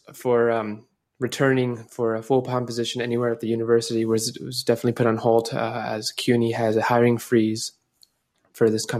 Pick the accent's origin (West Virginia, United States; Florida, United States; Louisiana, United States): Florida, United States; now in New York, United States; Definitely. I was born here. I grew up in Florida. I came back 3 years ago